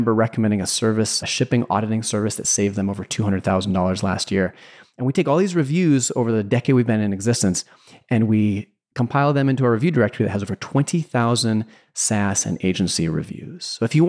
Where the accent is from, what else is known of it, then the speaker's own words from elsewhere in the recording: Idaho, United States; I grew up in Idaho and have floated that section of river probably 3 times across my life.